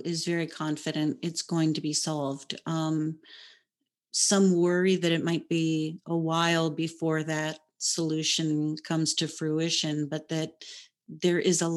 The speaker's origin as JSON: {"language": "English", "region": "Hawaii", "country": "United States", "tie": "born or raised there", "said": "I was born and raised in Hawaii and did that for a while and went to college at the same time"}